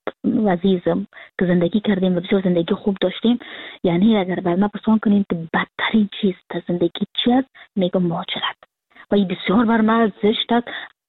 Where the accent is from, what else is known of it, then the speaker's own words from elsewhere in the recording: Kabul, Afghanistan; moved away as an adult; now in Frankfurt, Germany; هیچ زمان حاضر نبودم که وطنم و کشورم ترک کنم. بعد از مرگ ما سیاوش و بعد از اینکه تلویزیون طلوع را و همکارای ما را و رسانه ها را جدا اخطار داده بودن و پدر ما من مجبور شد که اقامه کنم و من سال 2020 که فرداش 2021 بود کابل ترک کردم